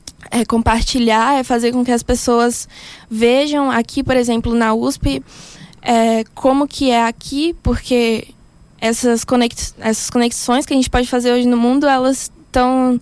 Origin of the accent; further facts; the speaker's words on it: Tocantins, Brazil; eu sou de Tocantins, e quando eu tava lá